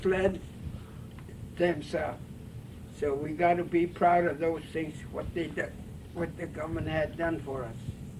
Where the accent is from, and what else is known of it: Kivalina, Alaska, United States; born or raised there